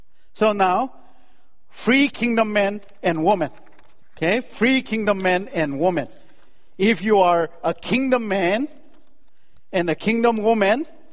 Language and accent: English; Northeast India, India; English is a second language; now in United States; I came from Manipur, Nagaland in the northeast of India. I migrated here and migrated to this country.